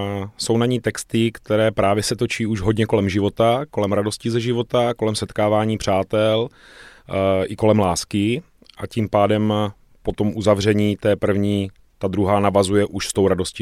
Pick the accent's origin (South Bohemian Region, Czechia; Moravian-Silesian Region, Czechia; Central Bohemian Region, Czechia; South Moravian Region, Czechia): South Moravian Region, Czechia; Brno; pocházím z Brna, jsem rodilý Brňák, jak říkával můj děda, odkojený s vratkou.